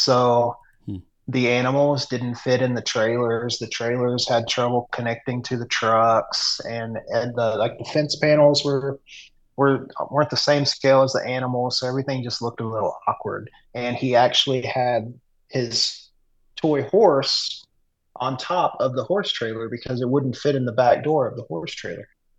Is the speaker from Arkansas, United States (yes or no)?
yes; Magnolia, Arkansas, United States; I was born and raised in Southwest Arkansas, Magnolia, Arkansas, to be specific. Really small town. Lots of farming going on down there.